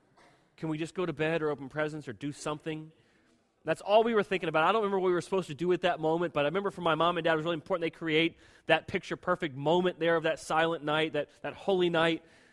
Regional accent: Florida, United States; This is just my memories growing up in Florida.

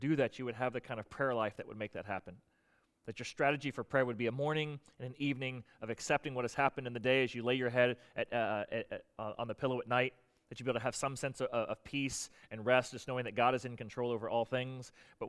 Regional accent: Florida, United States; I grew up in Florida, though, and the trails I would mark, you know, hike as a kid, there'd be like an orange spray paint dot on a tree.

